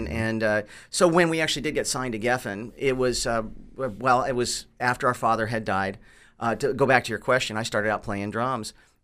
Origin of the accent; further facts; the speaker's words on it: California, United States; We came from Southern California